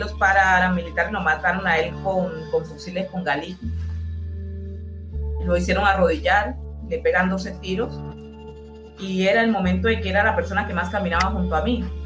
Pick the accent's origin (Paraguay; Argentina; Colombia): Colombia; Pacific region; now in Cali, Colombia; quien venimos del Pacífico, sobre todo de territorios de comunidades, sea negra o indígena, pues tenemos una forma propia, tenemos su casa, tenemos su propio ambiente.